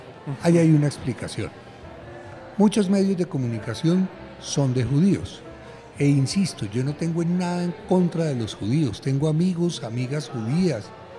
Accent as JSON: {"language": "Spanish", "country": "Colombia", "said": "yo soy colombiano, pero yo también soy palestino. Yo me identifico como palestino."}